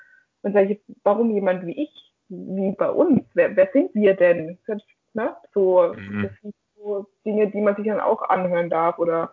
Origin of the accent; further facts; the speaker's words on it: Würzburg, Bavaria, Germany; Ich komme aus Würzburg, ne? So, bin hier geboren